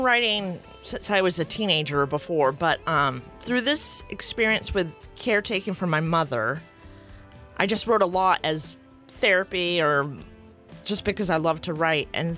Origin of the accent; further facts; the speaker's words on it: Stonington, Maine, United States; I grew up in Deer Isle, Stonington. It's my hometown